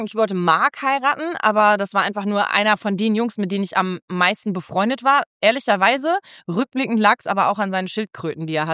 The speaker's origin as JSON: {"language": "German", "town": "Cologne", "region": "North Rhine-Westphalia", "country": "Germany", "tie": "born or raised there", "said": "Dann sind wir aus Köln weggezogen, sie sind aus Köln weggezogen nach Baden-Württemberg"}